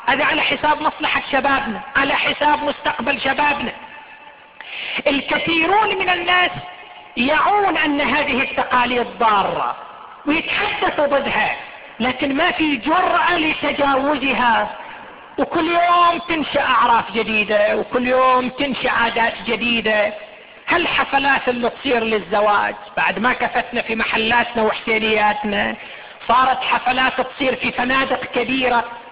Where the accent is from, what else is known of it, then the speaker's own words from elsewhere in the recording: Qatif, Eastern Province, Saudi Arabia; والان الحمد لله صارت عندنا في القطيف